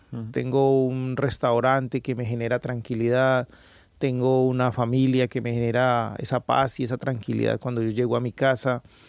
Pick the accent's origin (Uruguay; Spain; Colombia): Colombia; Cali, Valle del Cauca; born there; yo vengo de una región que es el Pacífico. Yo nací en Cali, pero pues toda mi familia es del Pacífico.